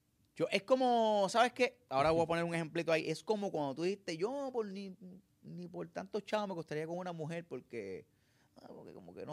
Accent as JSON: {"language": "Spanish", "town": "San Juan", "country": "Puerto Rico", "said": "Aquí en Puerto Rico, nací en Puerto Rico."}